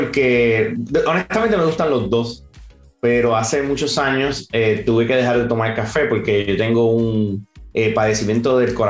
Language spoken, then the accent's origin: Spanish; Puerto Rico; now in London, United Kingdom; soy originalmente de Puerto Rico y esto, tengo mucha familia en Puerto Rico, trato de visitarlos aunque sea por lo menos una vez al año.